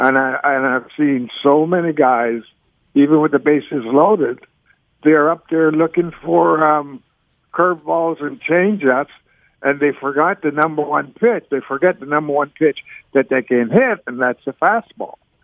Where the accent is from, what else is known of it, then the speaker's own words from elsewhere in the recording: Panama; first language Spanish; English is a second language; moved away; grew up in Panama.